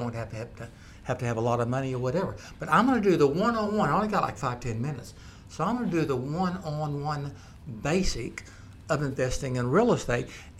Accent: Oklahoma, United States; now in Louisiana, United States; Yes, I'm from Oklahoma. I had a son that played with the Sooners. But I live in Louisiana, so I love the LSU Tigers.

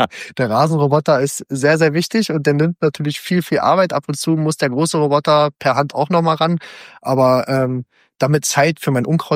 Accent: Berlin, Germany; ich bin im Süden von Berlin groß geworden.

